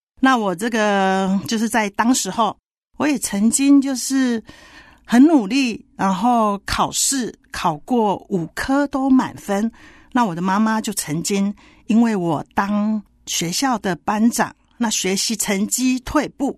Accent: Kaohsiung, Taiwan; born there; 我出生于高雄，父母都是屏东人。我的家庭和台湾大部分的家庭都是一样的，是个传统信仰的家庭。那我是家里的老三

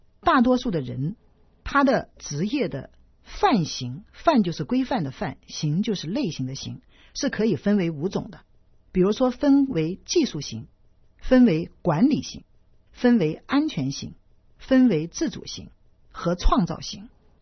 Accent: China; 我是在中国大陆出生成长的，

